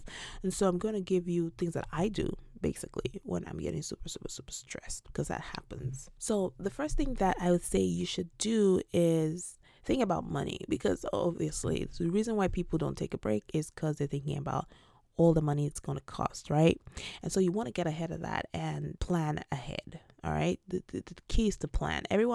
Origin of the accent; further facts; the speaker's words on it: Nigeria; I'm not a fan of this because I grew up in Nigeria